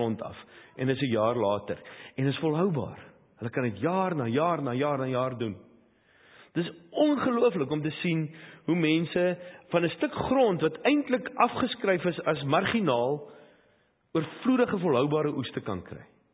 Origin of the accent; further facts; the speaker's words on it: Johannesburg, Gauteng, South Africa; born there; ek het gebore in Joburg, Jenda en Hielbrau en sedertdien was my ervaring van 'n plaas daai een keer toe ek in 'n doring getrap het, toe ek 4 was in Marble Hall.